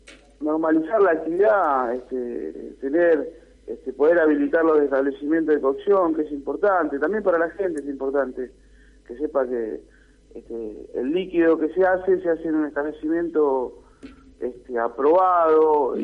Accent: Berisso, Buenos Aires Province, Argentina; yo soy de Berisso también, y tengo bastantes lugares donde se venden cervezas

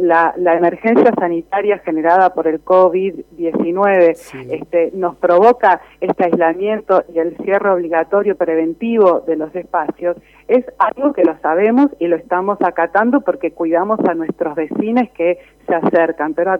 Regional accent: La Plata, Buenos Aires Province, Argentina; porque somos platenses, porque hacemos nuestra actividad con los vecinos platenses

